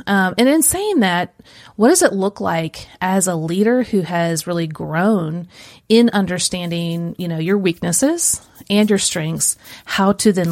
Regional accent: Kansas City, United States; also born or lived in Central Illinois; we used to live in Central Illinois, and I grew up in Kansas City.

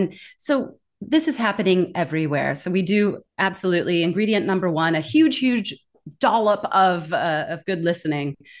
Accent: California, United States; sitting in your living room in my hometown in California, the world's coming to you.

